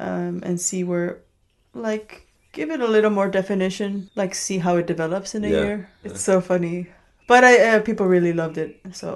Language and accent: English; Chicago, Illinois, United States; first language Spanish; English is a second language; I grew up in Chicago. I always kind of consider myself Mexican.